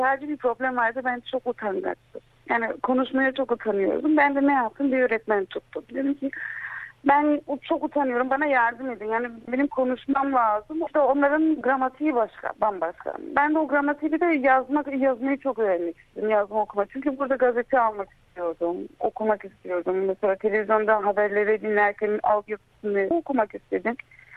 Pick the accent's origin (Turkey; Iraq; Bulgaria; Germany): Germany; now in Mumbai, India; Çünkü ben nasıl desem, Almanya'da büyüdüm.